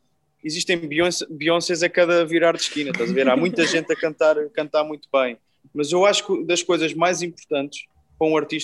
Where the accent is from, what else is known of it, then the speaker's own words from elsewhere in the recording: Portugal; Obviamente que, sendo português, fico muito contente